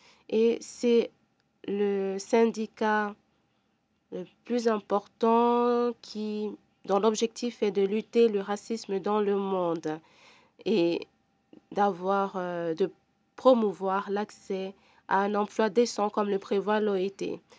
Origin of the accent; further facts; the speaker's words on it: Cali, Valle del Cauca, Colombia; Je viens de la Colombie, de la capitale de la résistance à Cali.